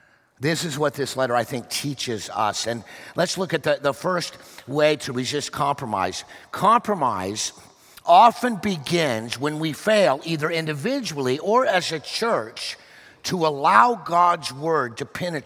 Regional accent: Oklahoma, United States; born there; I know I was born in Oklahoma, but we did learn how to read English.

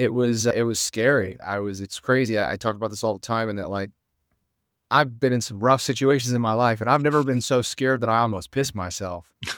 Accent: Las Vegas, Nevada, United States; And my sense of humor that I kind of got from my dad growing up in Las Vegas and hanging out in bars with him and just being a little roughneck kid

